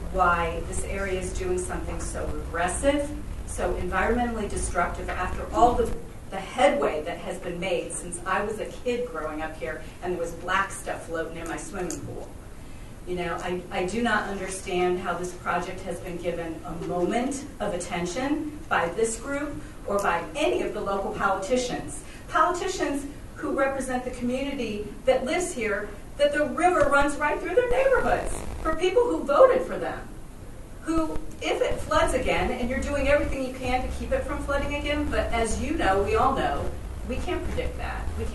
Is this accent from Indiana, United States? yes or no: yes; Highland, Indiana, United States; I'm from Highland. I previously lived in Hammond. I moved away and was gone for a very, very long time, have been back a couple of years.